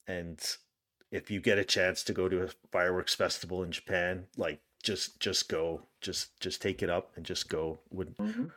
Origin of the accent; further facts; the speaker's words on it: Canada; being a Canadian, I'm not used to that heat.